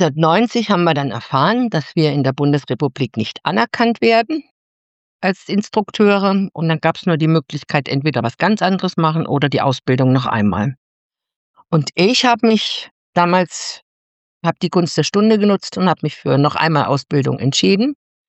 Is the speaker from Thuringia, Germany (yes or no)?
yes; Suhl, Thuringia, Germany; Also, ich komme aus Suhl.